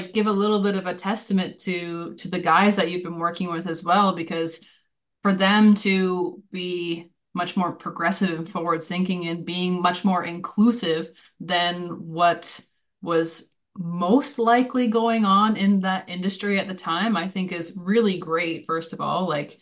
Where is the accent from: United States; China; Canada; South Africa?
Canada; moved away as an adult; now in Germany; living and growing up in Canada and having my entire network be in North America to then end up uprooting, moving to Europe. And yeah, okay, we've been now in Germany for the last 3 years, but I've also been in Norway, been in Austria, been in Hungary